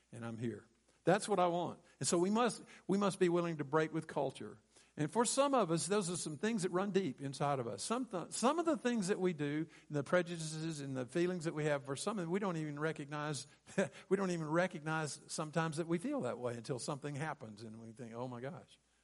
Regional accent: Mississippi, United States; I grew up in Mississippi in the 50s and the 60s.

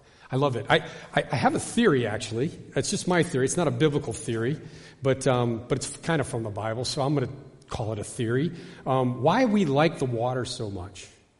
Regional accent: Michigan, United States; I grew up in Michigan, just off the Great Lakes, off the shores of Lake Erie, actually.

